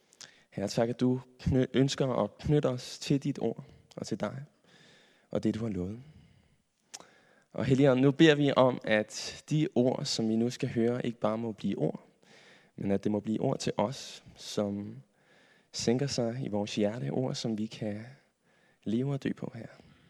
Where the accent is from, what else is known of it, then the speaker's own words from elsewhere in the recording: Capital Region of Denmark, Denmark; now in Copenhagen, Denmark; og jeg er opvokset på Vestegnen med alt, hvad det rummer. Og nu bor jeg i København